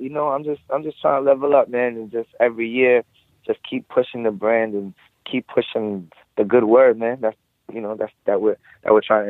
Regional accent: Lawrence, Massachusetts, United States; This year, we usually just do it in my hometown. Like I told you, Lawrence, Mass is the poorest city in Massachusetts, so it really needs it.

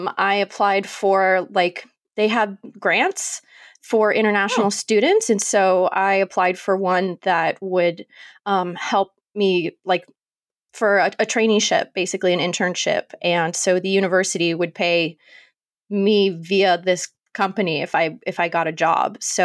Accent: Florida, United States; Yeah, I did. I grew up in Florida.

